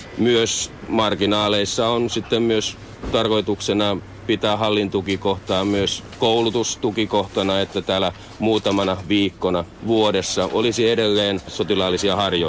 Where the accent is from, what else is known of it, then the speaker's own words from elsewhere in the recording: Alavus, South Ostrobothnia, Finland; moved away; Itse olen lähtöisin Etelä-Pohjanmaalta Alavudelta ja aikanaan töiden perässä ja varusmiespalvelukseen tänne paikkakunnalle tullut. Ja kyllä tänne on kotiutunut pieneen kylään.